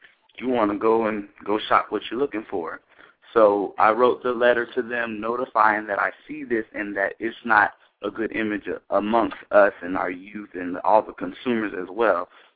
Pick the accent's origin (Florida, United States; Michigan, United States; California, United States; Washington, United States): Florida, United States; Tampa; now in Miami, United States; I'm from Tampa Bay, Florida, and I currently reside at Miami Job Corps Center getting my technical degree in computer tech.